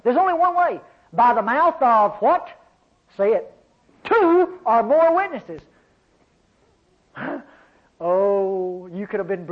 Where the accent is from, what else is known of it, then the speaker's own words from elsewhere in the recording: Texas, United States; But some places over in Texas, see, I'm from Texas, we have some of those kind of problems over in Texas.